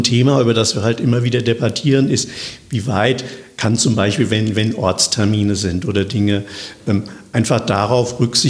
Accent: Wiesbaden, Hesse, Germany; born there; Und ich bin ja nun gebürtiger Wiesbadener.

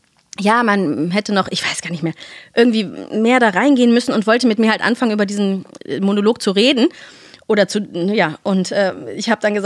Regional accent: Cologne, North Rhine-Westphalia, Germany; Ich bin in Köln geboren, aufgewachsen.

